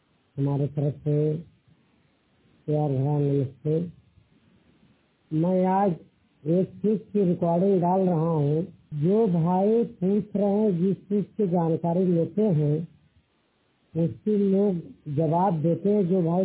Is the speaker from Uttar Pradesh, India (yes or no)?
yes; Varanasi, Uttar Pradesh, India; जिला वाराणसी उत्तर प्रदेश का रहने वाला हूँ।